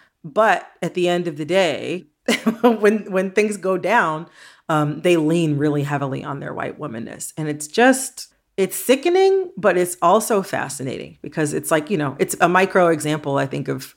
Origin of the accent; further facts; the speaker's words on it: Detroit, Michigan, United States; And I'm from Metro Detroit. There's a lot of Armenian families where I'm from.